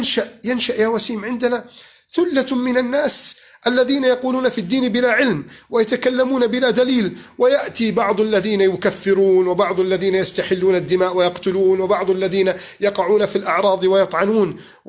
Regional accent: Egypt; بلدنا مصر

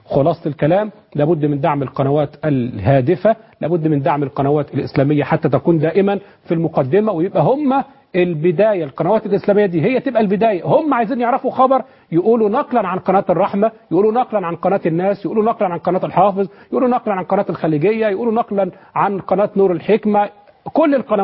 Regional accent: Egypt; النعمة اللي ربنا أعطاها لنا كمصريين وكعالم عربي وإسلامي

